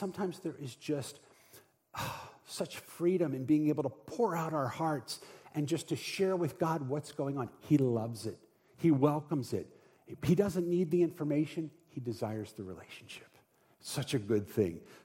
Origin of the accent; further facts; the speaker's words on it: Baltimore, Maryland, United States; Not, I'm from Baltimore.